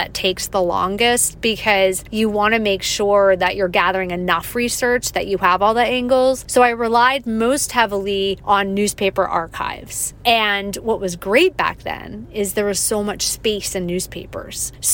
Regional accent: Morristown, New Jersey, United States; So I grew up in Morristown, and I love my hometown, and I thought I knew so much about Morristown's extensive history.

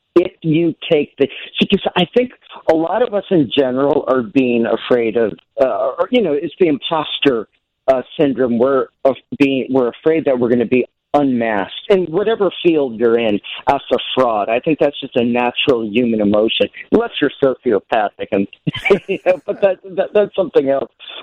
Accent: New Jersey, United States; So, you know, I grew up in New Jersey. I grew up listening

